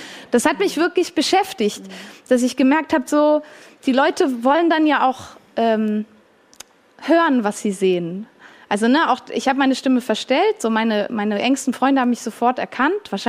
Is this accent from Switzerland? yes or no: yes; Switzerland; ich bin ja auch Schweizerin, ne?